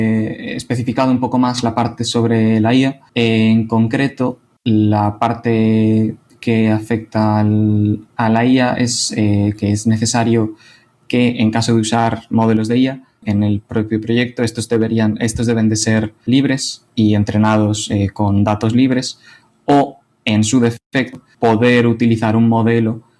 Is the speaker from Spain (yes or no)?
yes; Madrid, Community of Madrid, Spain; moved away as an adult; now in A Coruña, Spain; Soy de Madrid y hace 4 años me vine aquí a La Coruña a hacer la carrera